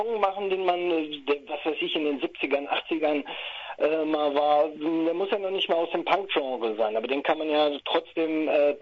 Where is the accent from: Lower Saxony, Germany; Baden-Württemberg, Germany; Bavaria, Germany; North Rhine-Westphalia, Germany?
Lower Saxony, Germany; Einbeck; born there; Ursprünglich bin ich in Einbeck, da wo das leckere Bockbier herkommt, geboren.